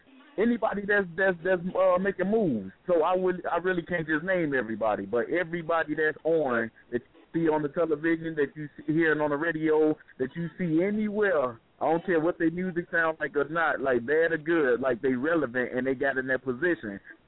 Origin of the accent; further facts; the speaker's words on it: Chicago, Illinois, United States; now in Freeport, United States; I'm representing for the whole Midwest, born and raised in Chicago, but now living out here in Freeport in one of these suburban towns